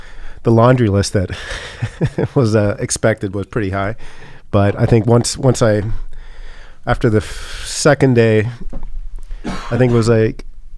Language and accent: English; California, United States; I had no idea what clued him in that I was from California